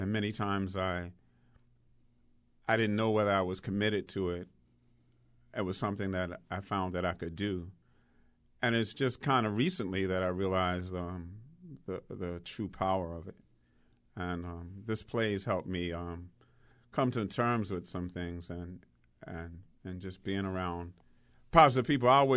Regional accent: Turner Station, Maryland, United States; Yeah, I grew up in Turner Station, which is at the other end of Dundalk, and I had never seen a play until I was actually in a play.

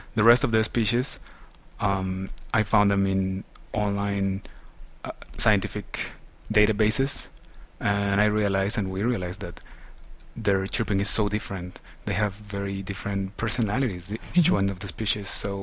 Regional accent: Mexico City, Mexico; Well, I am from Mexico City originally

